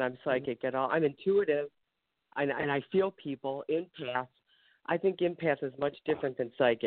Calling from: Ohio, United States

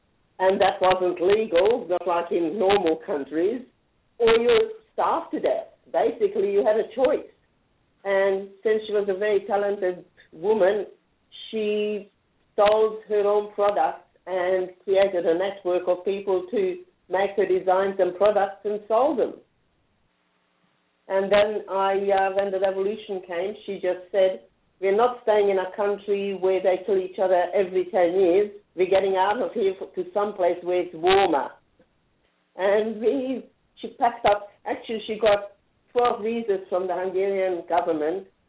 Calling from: Australia; I am calling in from all the way from Australia.

